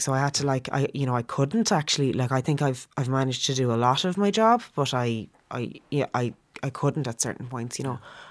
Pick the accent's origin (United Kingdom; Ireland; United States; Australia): Ireland; Dublin, Leinster; But we're both from Dublin. Like, our daughter has cousins on both sides and, you know, aunties and uncles and grandparents.